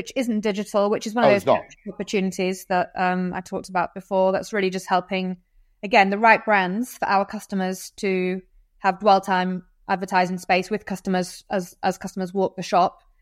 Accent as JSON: {"language": "English", "region": "Yorkshire and the Humber", "country": "United Kingdom", "said": "I mean, I'm a Yorkshire girl, right?"}